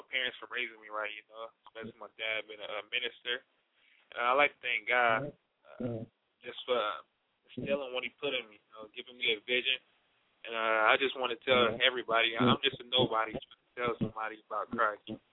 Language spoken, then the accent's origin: English; Akron, Ohio, United States; I'm from Akron, Ohio.